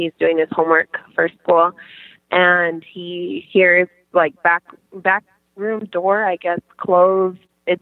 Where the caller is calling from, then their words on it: Yuma, Arizona, United States; from Yuma, Arizona.